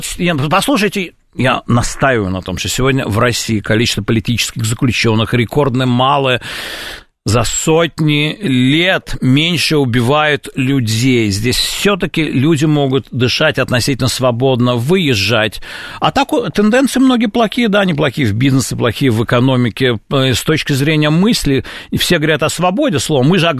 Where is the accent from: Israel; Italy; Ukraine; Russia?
Israel; Я откровенно говорю, что я из Израиля